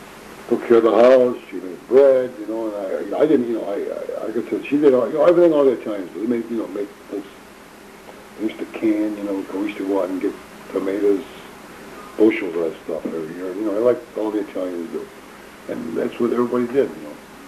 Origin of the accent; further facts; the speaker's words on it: Monroe, United States; That was enjoyable, growing up in Monroe at that time.